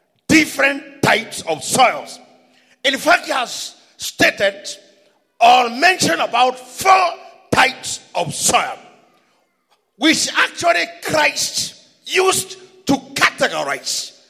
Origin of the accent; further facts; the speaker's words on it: Central, Kenya; I came from Mount Kenya, went to Eastern, then back to Central, then to Eastern again, 8 years. Then I went to Nakuru, 6 years. Then I came here in Nairobi